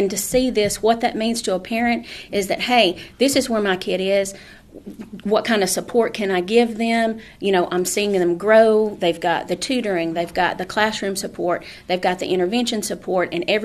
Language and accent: English; Tennessee, United States; also born or lived in Columbus, Georgia; Well, I'm originally from White County.